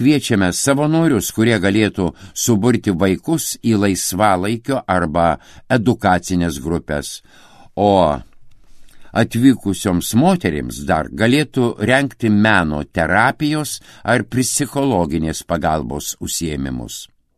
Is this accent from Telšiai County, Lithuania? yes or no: yes; Varniai, Telšiai County, Lithuania; Aš irgi žemaitis nuo Varnių.